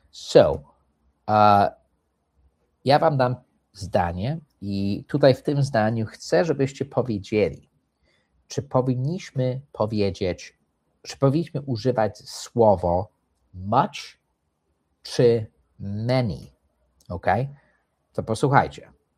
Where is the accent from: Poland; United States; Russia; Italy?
United States; mimo to, że się wychowałem w Stanach, to liczę jak Europejczycy